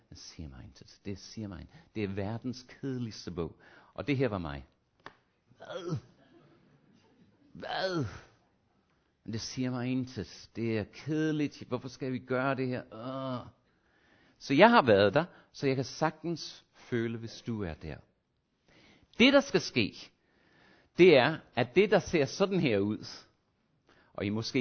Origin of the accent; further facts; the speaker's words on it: Australia; Men jeg husker tilbage til min barndom i skole i Australien